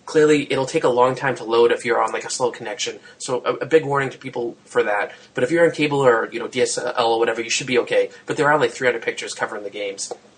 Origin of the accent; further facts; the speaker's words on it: Massachusetts, United States; its size is roughly 3 times larger than my hometown, which is not a large town here in Massachusetts.